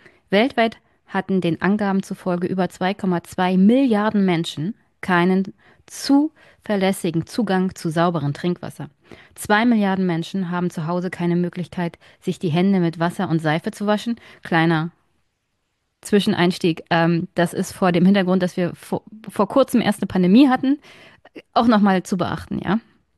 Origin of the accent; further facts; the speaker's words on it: Brandenburg, Germany; ich lebe hier seit meiner Geburt in einem Dürreland, ja. Ich kenne das gar nicht anders. Also Sandbüchse Brandenburg beschreibt meine Heimat ganz, ganz gut.